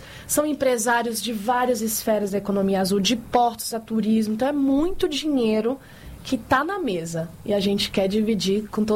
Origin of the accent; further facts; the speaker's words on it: Barreiras, Bahia, Brazil; eu sou uma menina de Barreiras, cresci ali no Rio de Ondas. E aí, eu fui fazer, enfim, rodei o Brasil, fui fazer graduação no Paraná, enfim, várias andanças.